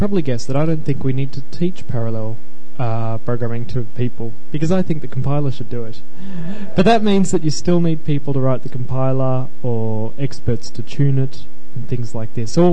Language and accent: English; Melbourne, Victoria, Australia; Yeah, I'm from Australia. I'm from Melbourne.